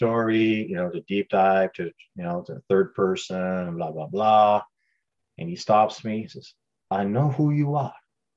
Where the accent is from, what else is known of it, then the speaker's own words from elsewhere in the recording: Ontario, Canada; I was born and raised in Northern Ontario. I have the maple leaf tattooed on my chest, and I have no interest of leaving Canada for any province.